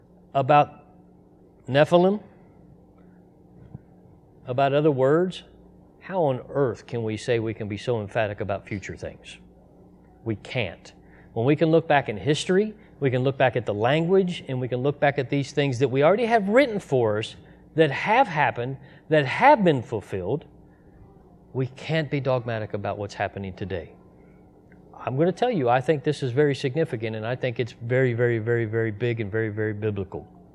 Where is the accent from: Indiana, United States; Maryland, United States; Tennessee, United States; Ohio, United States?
Ohio, United States; Cincinnati; I'm originally from Cincinnati.